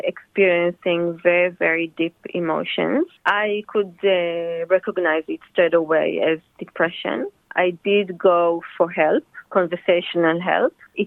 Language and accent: English; Israel; moved away as an adult; I was born in Israel, born and raised in Israel.